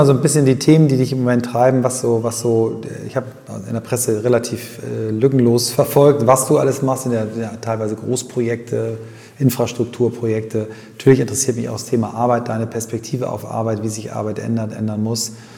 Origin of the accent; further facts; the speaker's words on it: Kiel, Schleswig-Holstein, Germany; in meiner Heimatstadt sitzt du, in Kiel.